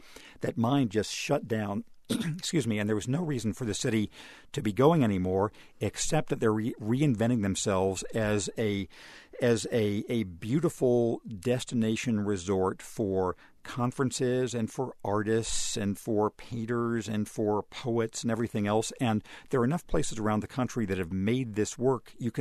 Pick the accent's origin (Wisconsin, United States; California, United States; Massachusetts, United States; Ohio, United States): California, United States; for my home state of California.